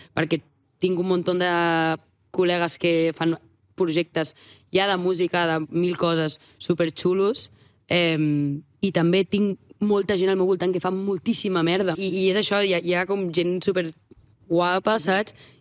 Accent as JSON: {"language": "Catalan", "town": "Vilassar de Mar", "region": "Catalonia", "country": "Spain", "said": "Jo sóc una tia de Vilassar de Mar i de cop tots els modernos de Barcelona"}